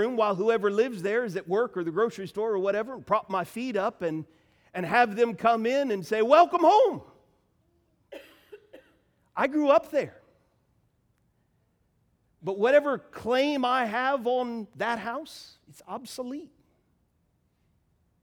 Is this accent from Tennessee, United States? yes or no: yes; Nashville, Tennessee, United States; the house, thanks to Google, where I grew up in Nashville, Tennessee, 2818 Hody Drive. What a name for a street, Hody Drive, on the east side of Nashville.